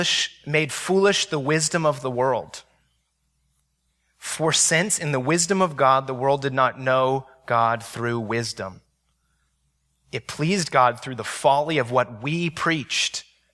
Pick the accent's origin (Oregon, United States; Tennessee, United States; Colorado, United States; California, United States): California, United States; San Jose; I grew up in San Jose, so it was an hour away from the city.